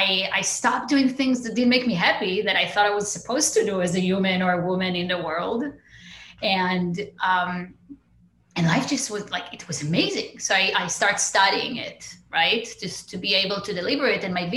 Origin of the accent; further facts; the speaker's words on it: Israel; So I was born in Israel. Born and raised in Israel.